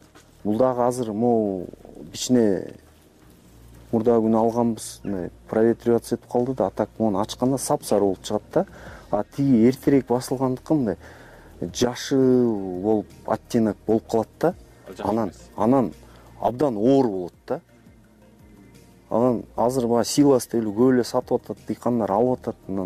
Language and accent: Kyrgyz; Chuy Region, Kyrgyzstan; бизде техника жетиштүү менин айылымда. Чүйдө.